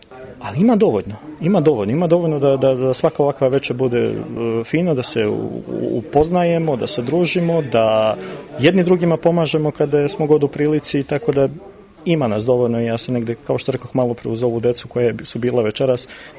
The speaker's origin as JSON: {"language": "Serbian", "country": "Kosovo", "tie": "born or raised there", "also_born_or_lived": "Central Serbia", "lives_now": "Montenegro", "said": "ja sam rođen u centralnoj Srbiji, odrastao na Kosmetu, posljednjih skoro 20 godina živim u Crnoj Gori, a poreklom sam iz Crne Gore."}